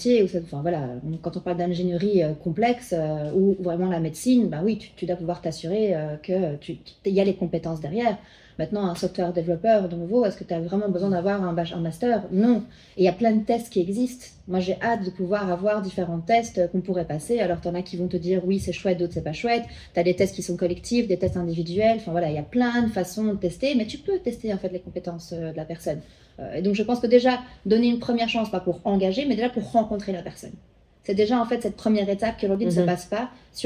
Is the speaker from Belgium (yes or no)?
yes; Belgium; parce que je suis belge et que je suis basée encore ici